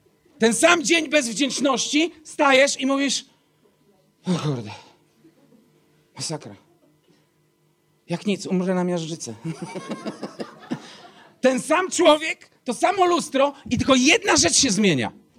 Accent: Elbląg, Warmian-Masurian Voivodeship, Poland; born there; A ty gdzie się urodziłeś? W Elblągu.

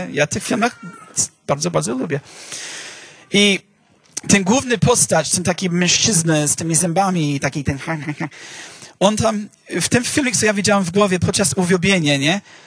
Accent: Miami, Florida, United States; Polish is a second language; Dawno temu na Florydzie, ja się wychowałem w Miami, czy na północnym Miami, na Florydę. Tak, jest gorąco. Nie, ja nie tęsknię za Florydę. Tam nie ma pory roku. Tam jest tylko gorąco, albo deszcz pada i jest gorąco.

